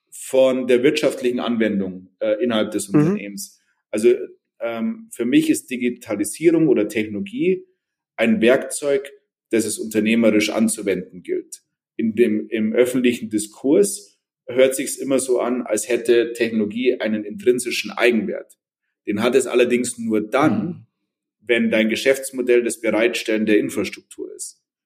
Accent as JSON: {"language": "German", "country": "Germany", "said": "die Qualitätsmerkmale, die wir als Deutsche haben, wirklich zum Tragen kommen"}